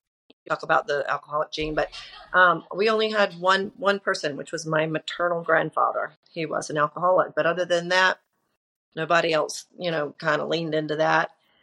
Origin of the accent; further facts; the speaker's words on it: Charlotte, North Carolina, United States; I am looking forward to a big birthday in August. I'm going to be 60 years old. I grew up in Charlotte, North Carolina, and I was an only child.